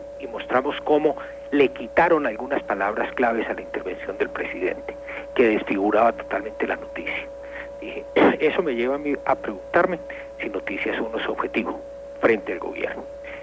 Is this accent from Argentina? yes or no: no; Colombia; lo que uno debe hacer, por lo menos lo que yo haría como colombiano, es irlo a denunciar